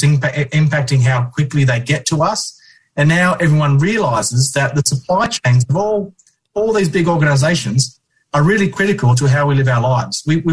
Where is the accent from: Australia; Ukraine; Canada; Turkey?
Australia; now in United Kingdom; I'm from Australia originally